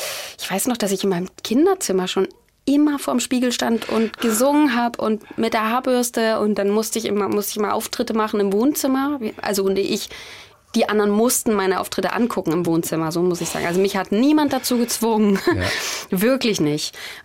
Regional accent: East Germany, Germany; ich bin ja Ossi und das ist ja was ganz anderes

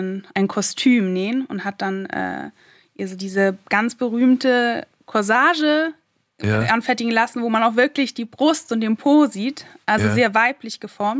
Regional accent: Germany; Ich bin auch aus Deutschland.

